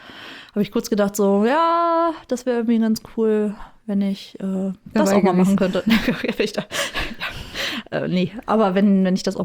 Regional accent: East Germany, Germany; Aber ich bin halt auch im Osten groß geworden

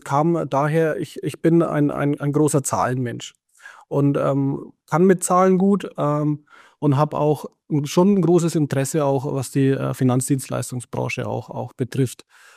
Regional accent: Nuremberg, Bavaria, Germany; born there; accent: Franconian; Wie man vielleicht auch ein Stück hört, ich habe ein rollendes R in meiner Sprache. Ich kriege das auch nicht weg. Der fränkische Dialekt, der bleibt. Ich bin in Nürnberg geboren

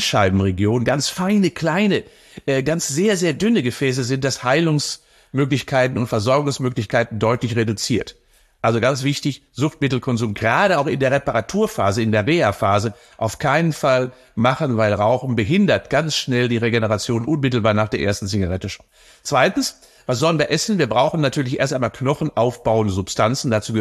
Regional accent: Cologne, North Rhine-Westphalia, Germany; Ich sage immer, als Kölner

